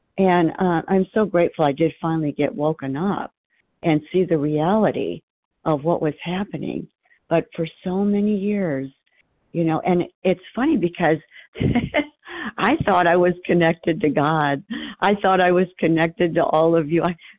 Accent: Arizona, United States; from Arizona.

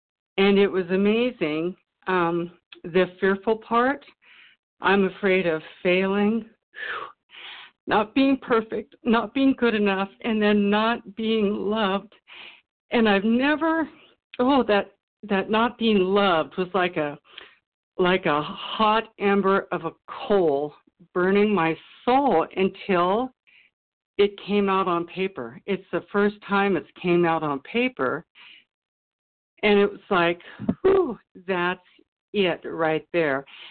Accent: Loomis, California, United States; I'm from Loomis, California. It's Northern California.

